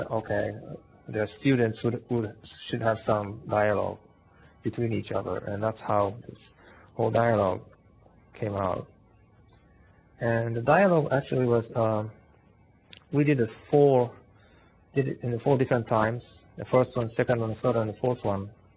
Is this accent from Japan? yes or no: yes; Japan; I was born in Japan and grew up in Japan, so didn't grow up in Christianity